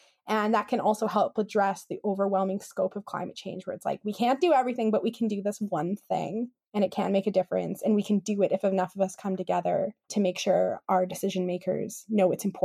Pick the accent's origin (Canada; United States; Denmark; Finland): Canada; Kamloops, British Columbia; I talk about how I grew up in Kamloops, which is a very dry place. There's sagebrush, it's a grassland community.